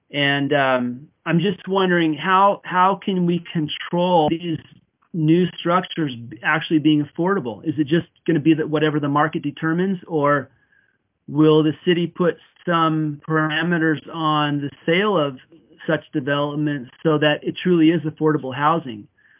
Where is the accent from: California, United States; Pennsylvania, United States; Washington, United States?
Washington, United States; North Bend; I grew up in North Bend from 1969 until graduating from Mount Si High School in 1988. And North Bend was always a very small rural community to me and my family.